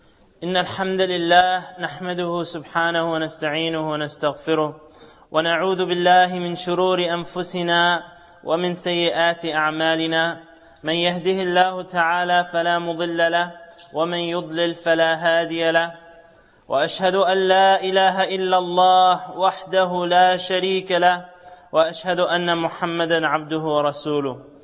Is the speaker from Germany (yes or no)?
no; Canada; Where I grew up in Canada, we didn't have too many mountains. And in fact, when we would visit our home country of Egypt when we were young